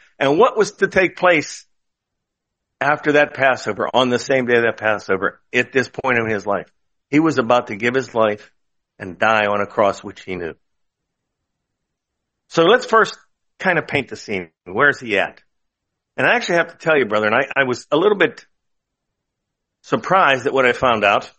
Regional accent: West Newton, Pennsylvania, United States; Westmoreland County, back in my hometown where Little West Newton is, and so on.

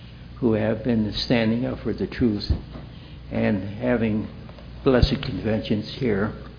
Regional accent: Indiana, United States; All right. … from Northwest Indiana.

